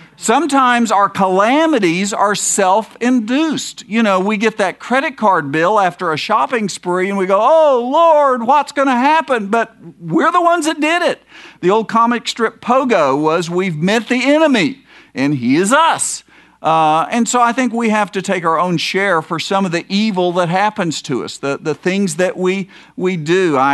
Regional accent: Oklahoma, United States; I came from Oklahoma.

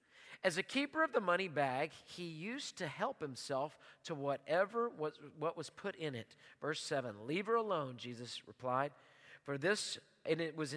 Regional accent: Houston, Texas, United States; Now you're from Houston? I'm from Houston.

